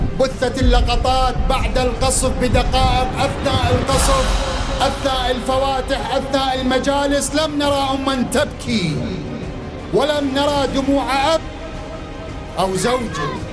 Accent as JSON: {"language": "Arabic", "town": "Karbala", "region": "Karbala Governorate", "country": "Iraq", "said": "نحن من كربلاء"}